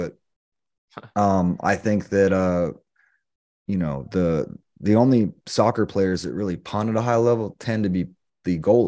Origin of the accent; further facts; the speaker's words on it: the Carolinas, United States; My dad was English, so he moved over here when he was 13, played at Carolina. We grew up in the Carolinas.